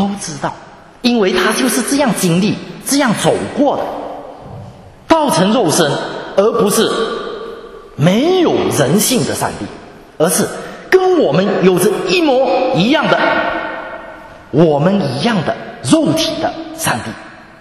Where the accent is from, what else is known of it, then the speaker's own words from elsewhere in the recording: China; 我们中国人有一句这一个话